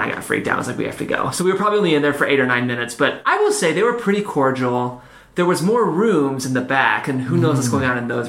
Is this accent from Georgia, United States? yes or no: no; Cleveland, Ohio, United States; now in Los Angeles, United States; I came here from Cleveland, Ohio, and, like, I love L.A., but there's nothing like Scientology in Cleveland.